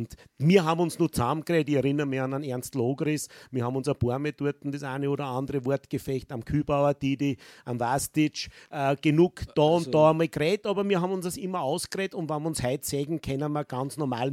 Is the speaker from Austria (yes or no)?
yes; Linz, Upper Austria, Austria; das war als Linzer ein Linzer Spiel